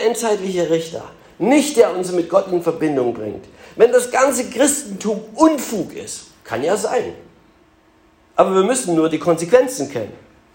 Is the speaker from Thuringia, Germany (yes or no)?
no; Saxony, Germany; Es stimmt einfach nicht, obwohl ich Italien mag, ich bin ein Sachse oder ich bin auch ein Deutscher.